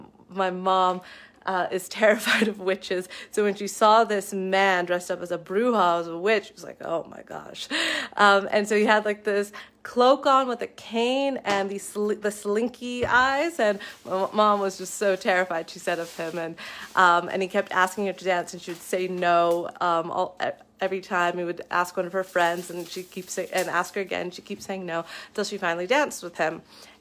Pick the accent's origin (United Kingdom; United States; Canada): Canada; so that I can contribute in a way as someone that is proud to be Canadian, that's proud of my heritage and lineage